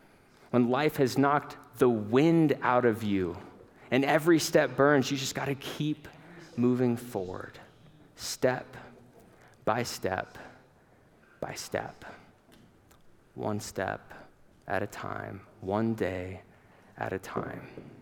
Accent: Fairbanks, Alaska, United States; I grew up in Fairbanks, Alaska, and there's a trail race there called the Equinox.

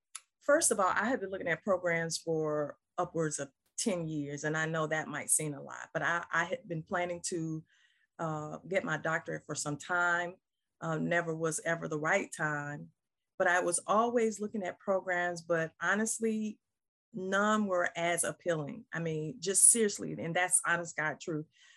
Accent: Mississippi, United States; because honestly, I'm from the South, I'm from Mississippi. I didn't know a whole lot about Drexel

